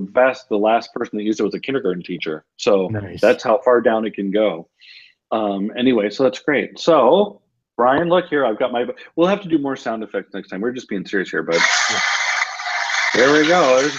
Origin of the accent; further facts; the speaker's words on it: Chicago, Illinois, United States; It's Chicago, my hometown.